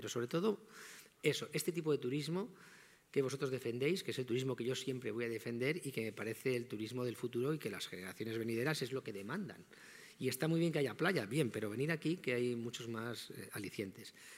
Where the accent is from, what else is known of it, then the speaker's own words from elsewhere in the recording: Castile and León, Spain; quiero estar en mi tierra porque no me ofrece ningún otro lugar del planeta, me ofrece el disfrute que yo tengo que aquí, con mis amigos de siempre, con lo bien que se come, con el trato sobre todo, porque en Castilla y León si una cosa tenemos es que somos muy hospitalarios